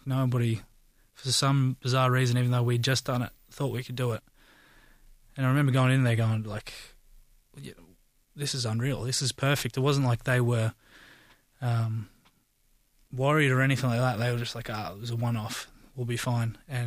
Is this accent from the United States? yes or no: no; Australia; Growing up in Australia, I never saw it.